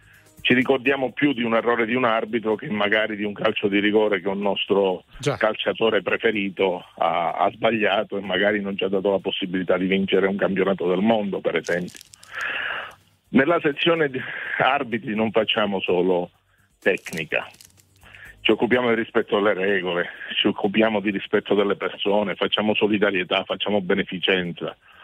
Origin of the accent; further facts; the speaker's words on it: Caltanissetta, Sicily, Italy; Io sono di Caltanissetta